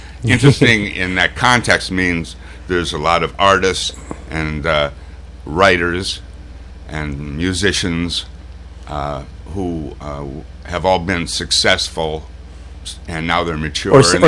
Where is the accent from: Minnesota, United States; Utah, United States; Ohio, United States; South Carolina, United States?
Minnesota, United States; I grew up in Minnesota, so I like the northern temperate